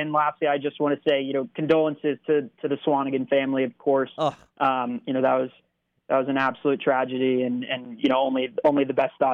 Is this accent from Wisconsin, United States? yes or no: no; Dallas, Texas, United States; Yeah, I grew up in the Dallas area.